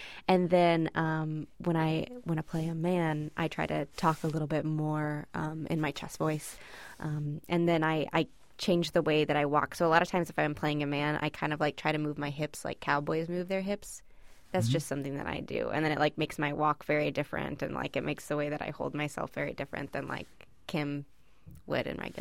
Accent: Jeffersonville, Indiana, United States; I'm from Jeffersonville, Indiana, so that was the first big show that my parents took me to see

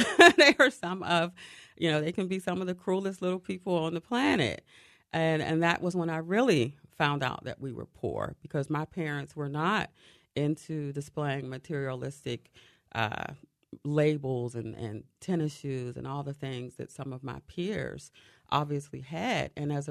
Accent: Bluefield, West Virginia, United States; We grew up in Bluefield, West Virginia, a little mining town in southern of West Virginia, almost the tip of Virginia, where everybody was poor. Everybody worked in the coal mines.

